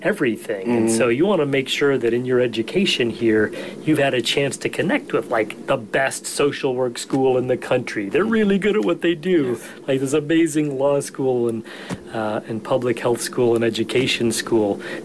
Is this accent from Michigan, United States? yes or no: yes; Michigan, United States; So I grew up outside Detroit, and I didn't go directly to college.